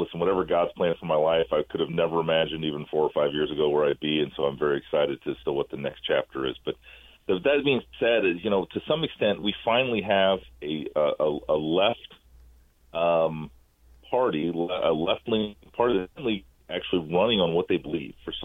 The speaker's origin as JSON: {"language": "English", "region": "Iowa", "country": "United States", "tie": "born or raised there", "said": "what's playing out here in my home state of Iowa as a caucus on the left"}